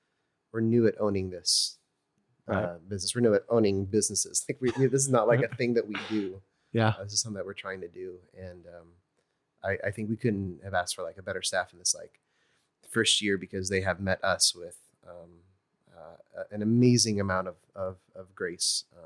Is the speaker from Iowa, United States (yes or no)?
yes; Iowa, United States; Detasseling and rock picking were like pretty regular things that I would do during the summers growing up in Iowa to make money.